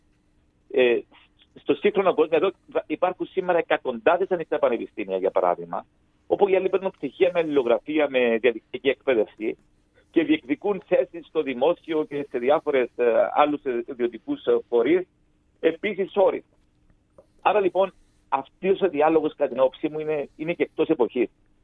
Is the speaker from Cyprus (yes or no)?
yes; Lapithos, Kyrenia District, Cyprus; moved away; also born or lived in Volos; Το 1974, όταν φύγαμε από τα σπίτια μας, εγώ είμαι από τη Λάπιθο της Κερίνιας, εγώ βρέθηκα σε ένα σχολείο στο Βόλο. Έμενα σε μια πεδούπολη κοντά στην Αγριά του Βόλου. Και πήγαινα γυμνάσιο στη Νέα Ιωνία.